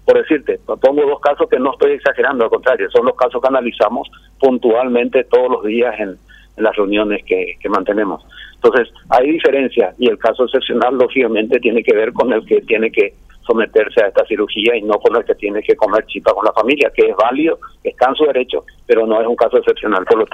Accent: Paraguay; todos somos paraguayos, todos somos iguales

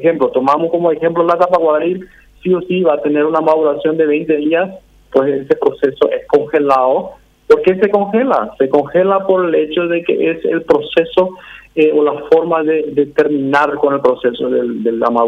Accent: Paraguay; nosotros como paraguayos

